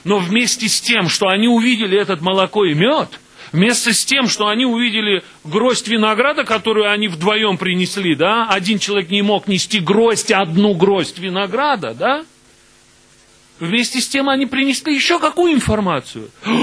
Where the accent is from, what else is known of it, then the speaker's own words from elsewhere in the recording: Baku, Azerbaijan; Вот я родился, вырос в Баку.